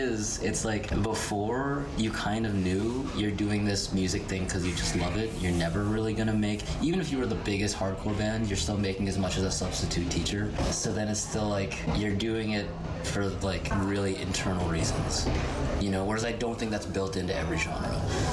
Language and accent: English; Saskatchewan, Canada; a lot of people from the hardcore scene that I grew up in Saskatchewan